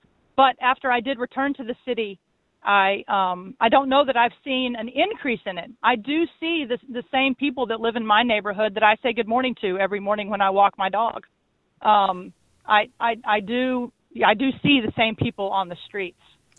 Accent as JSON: {"language": "English", "region": "Midwest", "country": "United States", "lives_now": "New York City, United States", "said": "I live in Flatbush. I'm from the Midwest. I'm white, middle-aged woman."}